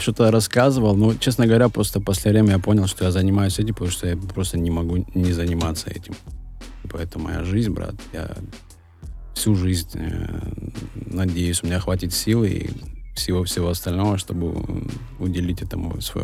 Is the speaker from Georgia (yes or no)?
yes; Gagra, Abkhazia, Georgia; Я из Абхазии, брат.